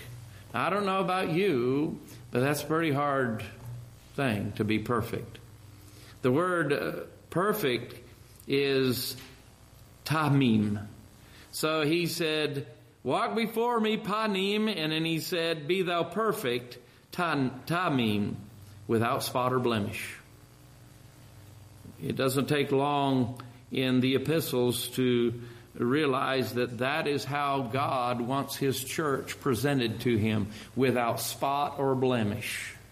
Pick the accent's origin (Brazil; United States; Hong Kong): Brazil; Paricatuba, Amazonas; I say, I'm from Paricatuba. I'm from Paricatuba, across the river from Tapurucuara to Boca do Paraná do Inuishi. That's where I'm from.